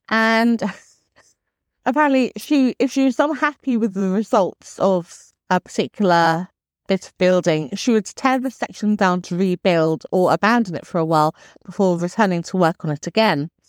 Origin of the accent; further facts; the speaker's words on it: Winchester, South East England, United Kingdom; born there; I was born in Winchester.